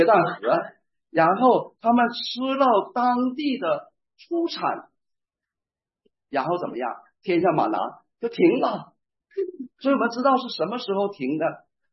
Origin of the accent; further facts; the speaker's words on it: Shenyang, Liaoning, China; 甜嘴麻舌的，这是东是我们沈阳话